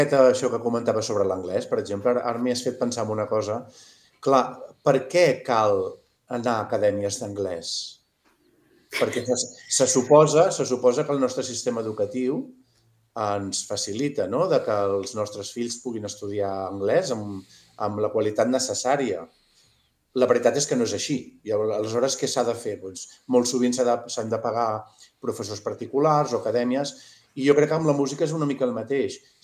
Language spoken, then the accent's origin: Catalan; Barcelona, Catalonia, Spain; sóc de la Guineueta de Barcelona i que m'hi he dedicat tota la vida i a casa meva eren una família treballadora molt, molt normal.